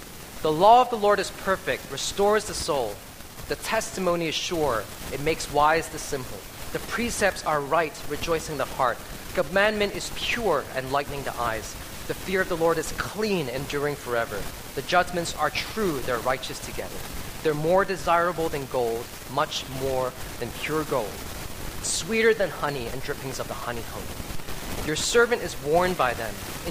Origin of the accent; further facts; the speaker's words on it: Canada; I grew up in Canada. I spoke English as one of my first languages